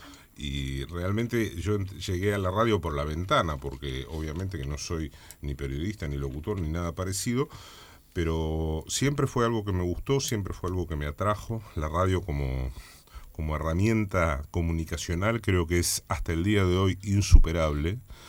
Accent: La Plata, Buenos Aires Province, Argentina; born there; Yo nací en La Plata, hijo de familia entrerriana.

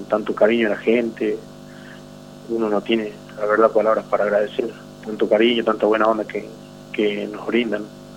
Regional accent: Orán, Salta, Argentina; de familia formoseña, paraguaya, chaqueña. Yo nací, me crié acá en Orán.

